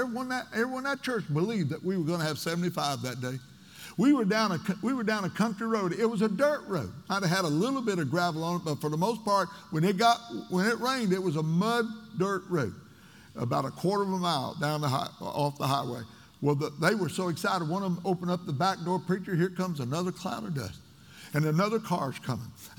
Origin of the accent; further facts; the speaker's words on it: Illinois, United States; they ask me where I'm from. I'm from Southern Illinois. Not Illinois, Southern Illinois. They think you're from Chicago otherwise.